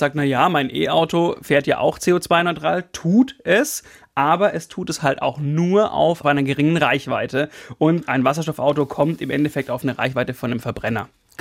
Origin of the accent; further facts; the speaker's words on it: Baden-Württemberg, Germany; Wo ich herkomme, liebe Grüße auf die Schwäbische Alb, da fährt die Diesellok.